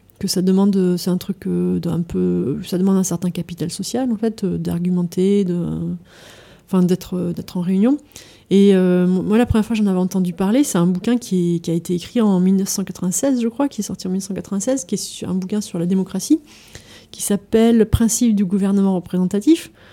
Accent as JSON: {"language": "French", "town": "Lille", "region": "Hauts-de-France", "country": "France", "said": "moi, j'ai eu les mêmes échos à Lille, parce que je viens de Lille."}